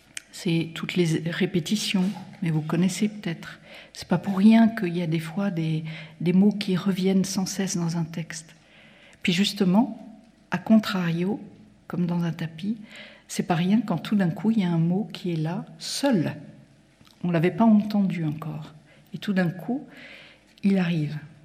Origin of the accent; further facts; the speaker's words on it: Lyon, Auvergne-Rhône-Alpes, France; Enfin, je suis désolée, je suis lyonnaise